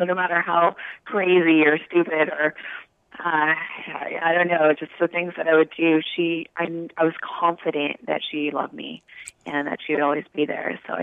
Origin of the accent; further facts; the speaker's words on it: Santa Monica, California, United States; So, as you mentioned, I am a native of Los Angeles. So I grew up in the same house from birth in Santa Monica, California. I have all my family in LA, actually, my grandparents on both sides.